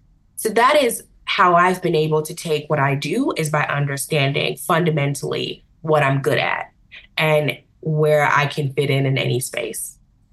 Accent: United States; there's this multicultural way of being and way of existing within my home country of the US that I have learned to navigate.

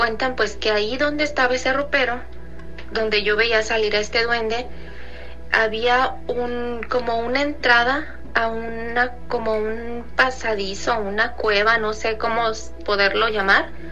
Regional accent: Guadalajara, Jalisco, Mexico; de Guadalajara.

